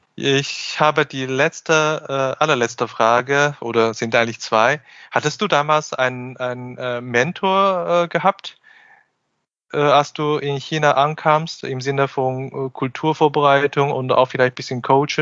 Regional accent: Hanover, Lower Saxony, Germany; aus Hannover, meine Heimatstadt

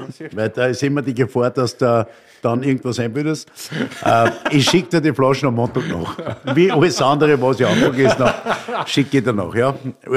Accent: Upper Austria, Austria; Aber ich bin ein waschechter Oberösterreicher.

